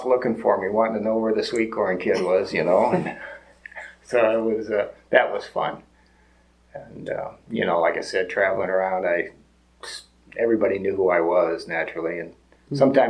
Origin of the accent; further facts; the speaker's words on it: Milan, United States; But it was fun growing up in Milan. It was a nice town. People treated you decent.